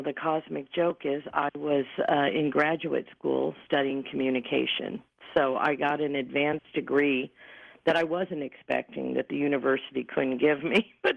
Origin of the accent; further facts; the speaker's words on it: Midwest, United States; You know, I'm from the Midwest. I'm 5 foot tall.